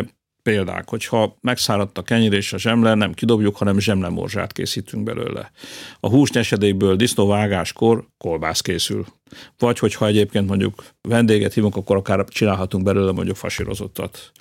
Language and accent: Hungarian; Csorna, Győr-Moson-Sopron, Hungary; Ugye én Csornáról származom, nekünk nagy kertünk volt, abban meglehetősen sok gyümölcsfa